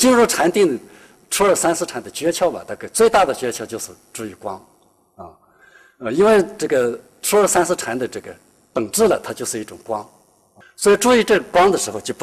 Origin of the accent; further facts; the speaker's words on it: China; 我们中国人一般认为是只要注意呼吸了就能入定